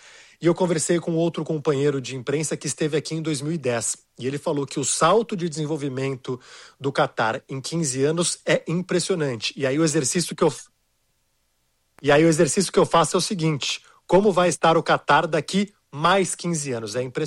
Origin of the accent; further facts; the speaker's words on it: Brazil; Eu acho que nós, como brasileiros, a gente sempre tem essa questão quando a gente viaja.